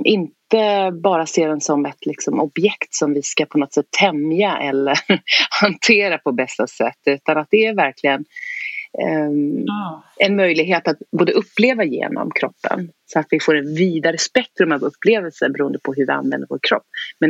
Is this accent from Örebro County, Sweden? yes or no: no; Oxelösund, Södermanland, Sweden; Jag är uppvuxen i Oxelösund, som ligger ungefär 10 mil söder om Stockholm. Det är en kuststad. Liten ort också. Men trevlig.